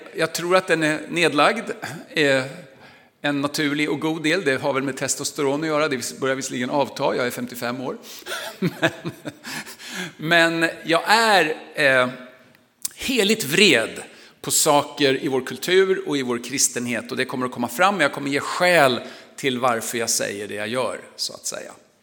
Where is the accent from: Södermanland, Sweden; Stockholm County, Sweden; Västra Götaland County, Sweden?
Stockholm County, Sweden; det är en förort till Stockholm där jag är uppvuxen. Och som 14-åring var jag helt övertygad ateist.